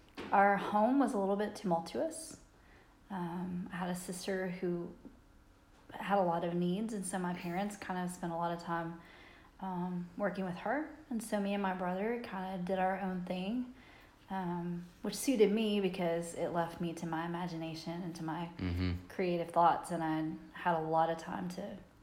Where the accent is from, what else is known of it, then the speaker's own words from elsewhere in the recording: Nashville, Tennessee, United States; I grew up in Nashville, Tennessee, in a suburb just outside of Nashville.